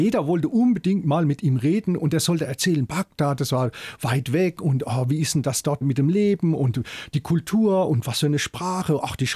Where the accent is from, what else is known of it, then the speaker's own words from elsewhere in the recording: Mannheim, Baden-Württemberg, Germany; also born or lived in Schwetzingen; in meiner Kindheit in Mannheim und dann auch in Schwetzing, habe ich nie irgendwas gemerkt an Ressentiments oder sowas.